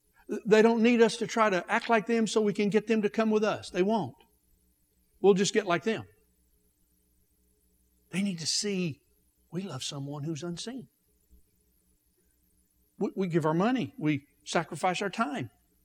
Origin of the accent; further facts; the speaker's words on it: Oklahoma, United States; just like where I grew up in Oklahoma, across this whole part of the country.